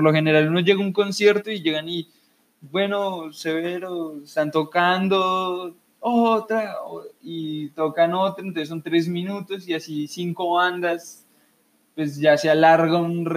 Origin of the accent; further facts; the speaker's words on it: Antioquia, Colombia; todos somos de Antioquia. O sea, yo puedo ser gay, pero sigo siendo de Antioquia